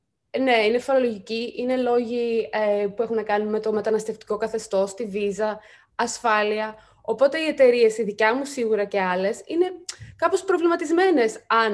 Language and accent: Greek; Greece; Κοίτα, εγώ είμαι Ελληνίδα, εδώ μεγάλωσα. Έχω φύγει πολλά χρόνια έξω